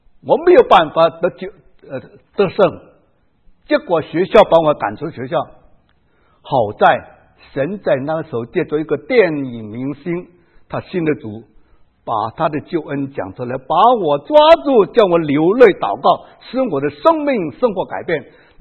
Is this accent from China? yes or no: yes; China; 一个对我中国人那个国家观念很大羞辱